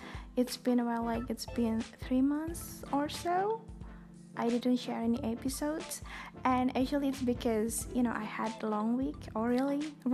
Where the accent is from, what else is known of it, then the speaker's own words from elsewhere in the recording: Indonesia; first language Indonesian; English is a second language; I'm so sorry it's spoken in Bahasa Indonesia, in my own language, my mother tongue.